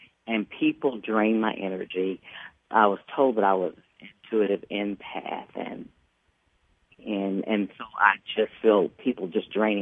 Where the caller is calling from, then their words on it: Nashville, Tennessee, United States; I'm from Nashville.